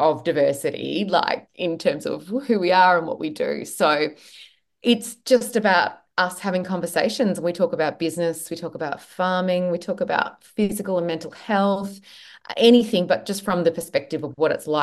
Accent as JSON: {"language": "English", "region": "New South Wales", "country": "Australia", "tie": "born or raised there", "said": "I didn't grow up in the country. I grew up in Western Sydney, so very different. I grew up near Penrith"}